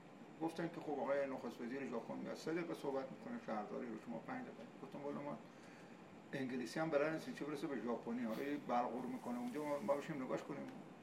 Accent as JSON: {"language": "Persian", "town": "Abadan", "region": "Khuzestan", "country": "Iran", "said": "ما چون آبادانی هستیم"}